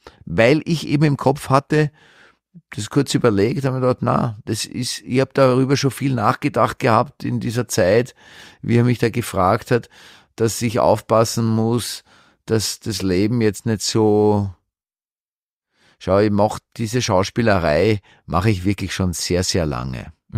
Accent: Vienna, Austria; weil ich habe sehr Dialekt. Ich kam ja, bin im Zweiten aufgewachsen, in Atzgersdorf-Mauer in die Schule gegangen, in einer Schule, die war eher so ein Integrationsprojekt.

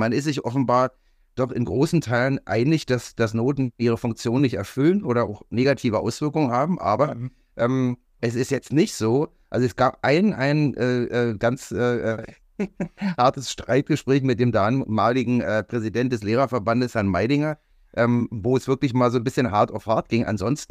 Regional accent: Berlin, Germany; Ich bin in West-Berlin groß geworden

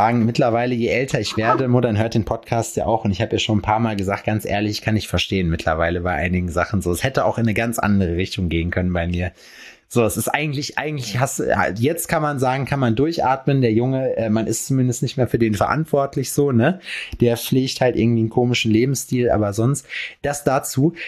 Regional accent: Schalksmühle, North Rhine-Westphalia, Germany; Es gab mal in Schalksmühle, wo ich herkomme, gab es einen Bäcker

